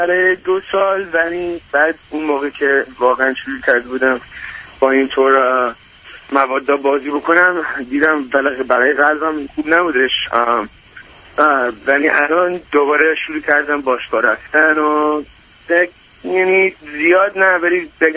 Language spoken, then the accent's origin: Persian; United States; also born or lived in Iran; تقریبا 18 سال، یعنی اینجا بزرگ شدم ولی تو ایران به دنیا آمدم.